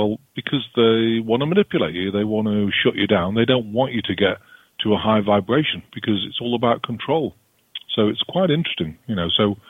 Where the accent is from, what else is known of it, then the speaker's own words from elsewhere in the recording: United Kingdom; You know, I'm British. I'm a little OCD and everything else.